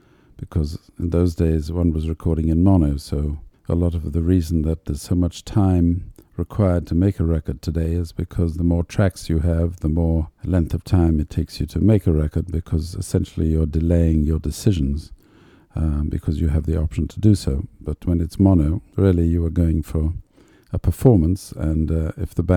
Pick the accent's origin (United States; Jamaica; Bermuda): Jamaica; Latin music growing up in Jamaica would come from Cuba